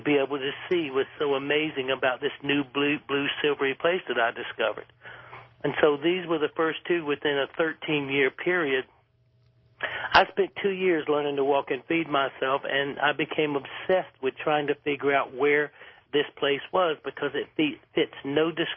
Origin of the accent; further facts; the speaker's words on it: South Carolina, United States; You know, I grew up in South Carolina, and I had absolutely no spiritual nature about me